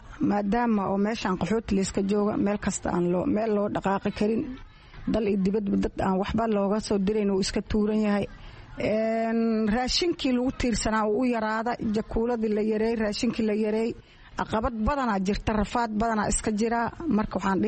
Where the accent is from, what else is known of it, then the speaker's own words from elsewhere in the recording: Baardheere, Gedo, Somalia; waxaan ka soo qaxay geedaan ka soo qaxay meel oo la yiraha baar dheer faan weyn